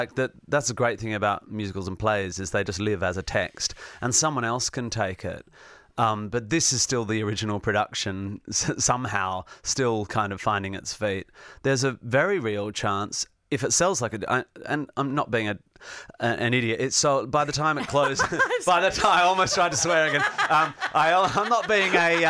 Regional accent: Perth, Western Australia, Australia; also born or lived in Northampton; Perth, West Australia. So I don't have a lot of memories of like going to the pub or anything, but yeah, I was born in Northampton.

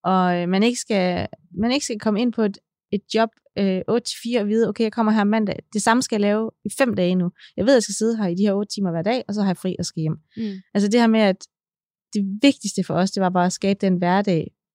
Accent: North Denmark Region, Denmark; Og vi er nordjyder, og

